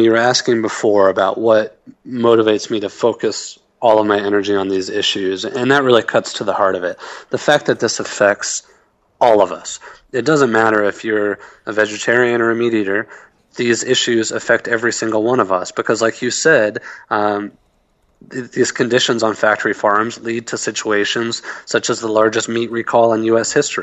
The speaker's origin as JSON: {"language": "English", "region": "Texas", "country": "United States", "tie": "born or raised there", "said": "In Texas, my home state, there was a case"}